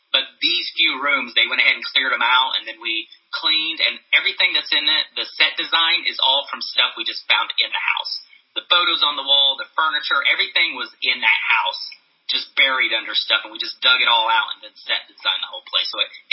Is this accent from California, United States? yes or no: no; Oklahoma, United States; now in New York, United States; and I'm from Oklahoma originally, and he's from Texas. And so, but we live in upstate New York.